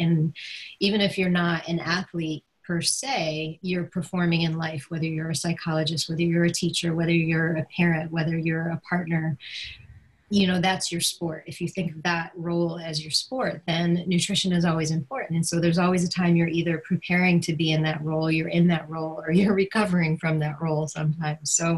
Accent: New York, United States; now in Kingston, United States; So I grew up in the Finger Lakes region of central New York near Syracuse, and I currently live in Kingston, New York.

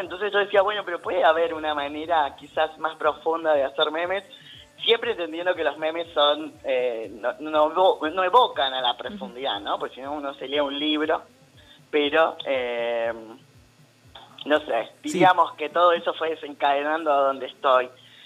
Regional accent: San Juan, Argentina; yo soy provinciano orgulloso sanjuanino, y no sé

